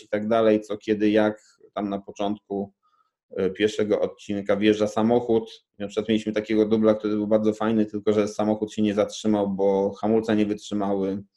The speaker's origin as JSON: {"language": "Polish", "town": "Katowice", "region": "Silesian Voivodeship", "country": "Poland", "said": "no ja pochodzę z Katowic, nie do końca jestem Ślązakiem, bo rodzina mojej mamy nie jest ze Śląska"}